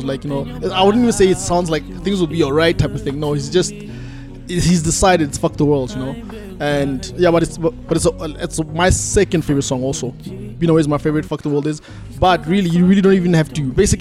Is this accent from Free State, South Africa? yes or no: yes; Free State, South Africa; like Afrikaans, we grew up in the Free State.